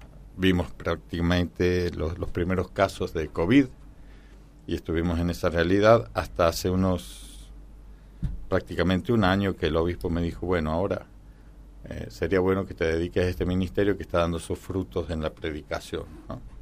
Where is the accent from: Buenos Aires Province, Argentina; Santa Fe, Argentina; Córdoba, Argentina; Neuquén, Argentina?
Córdoba, Argentina; Yo estudié en el seminario de Córdoba, yo crecí en Córdoba.